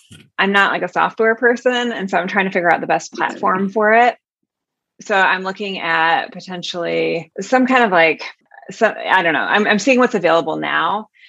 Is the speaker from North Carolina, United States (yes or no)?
no; Michigan, United States; moved away as an adult; also born or lived in Japan / Denver; No, I grew up in Michigan, went to school there, and then I moved directly to Japan.